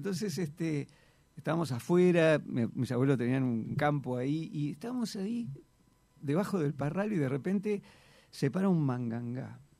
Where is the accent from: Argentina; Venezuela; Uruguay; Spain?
Uruguay; la versatilidad es una de las cosas que he desarrollado como buen uruguayo, ¿no? Porque los uruguayos somos eso, versátiles.